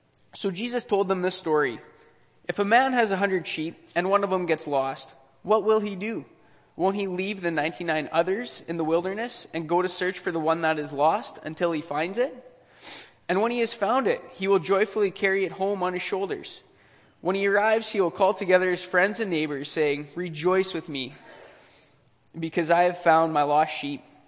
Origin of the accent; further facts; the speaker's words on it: Virden, Manitoba, Canada; born there; And so I was born in Verdon, Manitoba